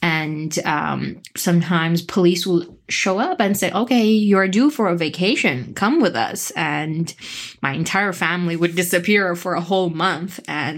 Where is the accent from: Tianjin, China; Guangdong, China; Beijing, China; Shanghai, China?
Beijing, China; I was born and raised in Beijing, not in my homeland, like the rest of the Uyghur people would.